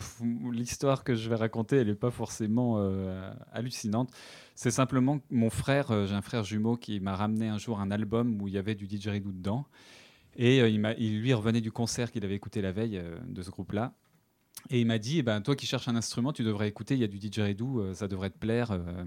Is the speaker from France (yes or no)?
yes; Dijon, Bourgogne-Franche-Comté, France; J'ai grandi à Dijon.